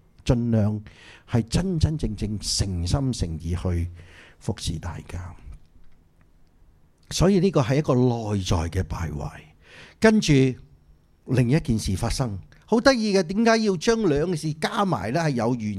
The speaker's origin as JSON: {"language": "Cantonese", "region": "Guangdong", "country": "China", "accent": "Cantonese", "said": "我们广东话就是怎么说呢？"}